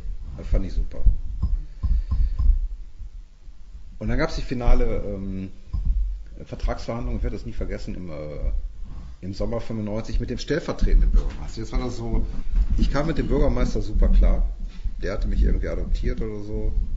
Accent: Cologne, North Rhine-Westphalia, Germany; also wir sind Kölner, das hatte ich nicht gesagt

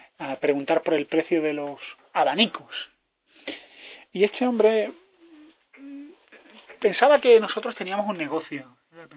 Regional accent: Granada, Andalusia, Spain; also born or lived in Seville; en Sevilla, que es de donde yo procedo, aunque yo soy de Granada, pero he vivido muchísimos años en Sevilla

